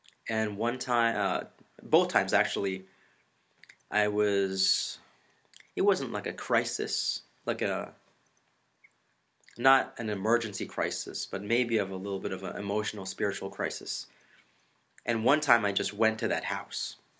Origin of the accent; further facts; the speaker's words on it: United States; I'm a man, I'm American, I'm Catholic.